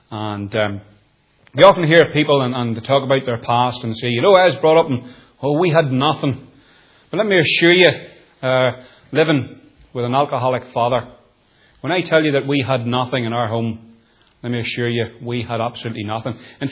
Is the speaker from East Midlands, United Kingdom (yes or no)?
yes; Nottingham, East Midlands, United Kingdom; born there; I was born in Nottingham in 1962.